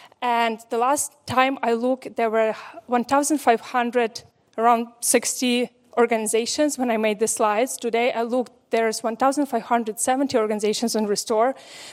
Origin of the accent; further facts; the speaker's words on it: Ukraine; English is a second language; moved away as an adult; now in Austria; I'm originally from Ukraine, and over 10 years ago, I moved to Austria.